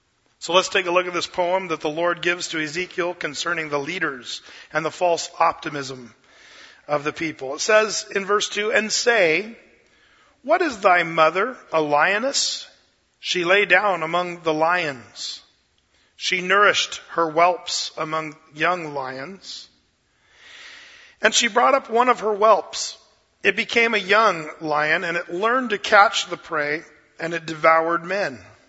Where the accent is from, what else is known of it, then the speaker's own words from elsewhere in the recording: United States; as an American, as a Christian, man, here we get a free country that we live in where we can freely vote